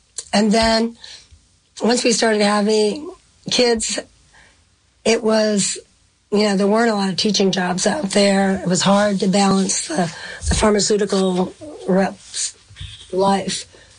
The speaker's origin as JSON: {"language": "English", "town": "Chicago", "region": "Illinois", "country": "United States", "lives_now": "Chester, United States", "said": "The Chicago area."}